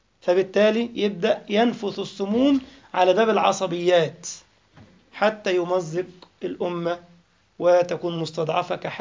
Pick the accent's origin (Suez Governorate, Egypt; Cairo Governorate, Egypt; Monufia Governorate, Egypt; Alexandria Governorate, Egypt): Alexandria Governorate, Egypt; Alexandria; ويجي يستريح عندنا في اسكندرية ويكرم